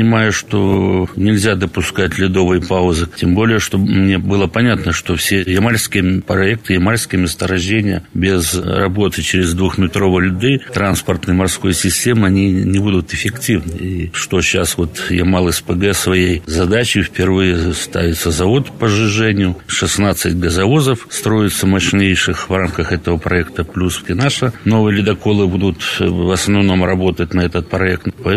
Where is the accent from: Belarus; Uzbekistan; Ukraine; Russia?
Belarus; я родом из Беларуси